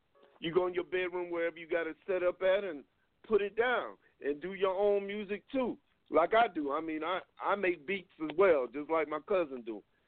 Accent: Steubenville, Ohio, United States; I'm from Steubenville. I'm right from where my cousin used to live. We lived in the same spot.

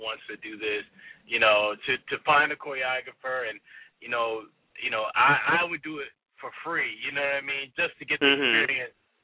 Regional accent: Rancho Cucamonga, California, United States; also born or lived in Pomona; I was born in Pomona, California and raised in Rancho Cucamonga.

